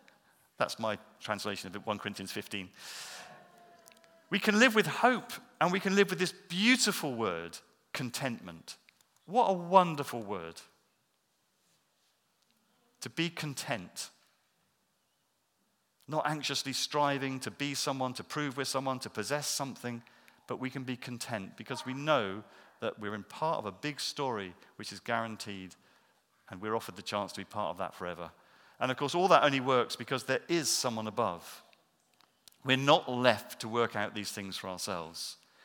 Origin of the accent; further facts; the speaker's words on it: England, United Kingdom; I'm English. I live in England. I've always lived in England. I was born in England. And I'm really grateful to be English.